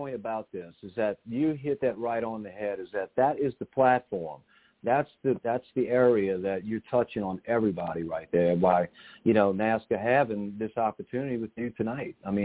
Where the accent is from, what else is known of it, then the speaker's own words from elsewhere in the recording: New Orleans, Louisiana, United States; I'm from New Orleans. You know, we have a lot in common, really do.